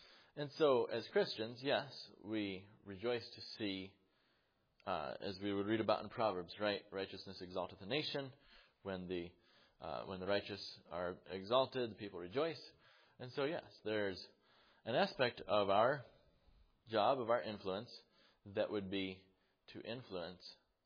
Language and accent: English; Mount Morris, New York, United States; born there; I was born in Mount Morris, New York. It wasn't any of my choosing. I don't remember it. But it happened. But I was born again, actually in the same house in Mount Morris, New York, praise the Lord, as a young boy.